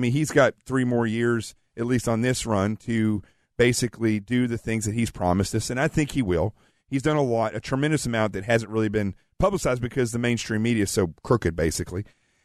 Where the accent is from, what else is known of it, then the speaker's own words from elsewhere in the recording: the South, United States; I'm from the South, and I won't get mad at you.